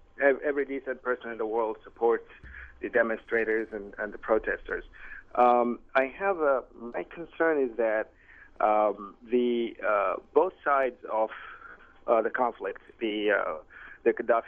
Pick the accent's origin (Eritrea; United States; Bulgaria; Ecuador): Eritrea; And many of them are from my country. I'm from Eritrea.